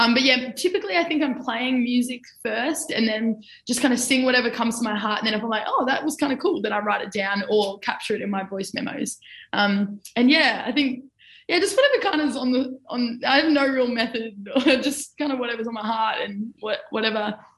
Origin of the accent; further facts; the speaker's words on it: Palmwoods, Queensland, Australia; also born or lived in Mullaney; So I was born and raised in Palmwoods. Well, I was born in Mullaney, then we moved to Palmwoods.